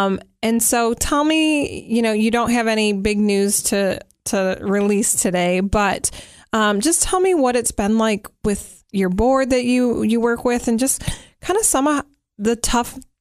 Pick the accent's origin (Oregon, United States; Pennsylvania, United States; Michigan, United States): Michigan, United States; Detroit; And I grew up in Metro Detroit, so this is nothing.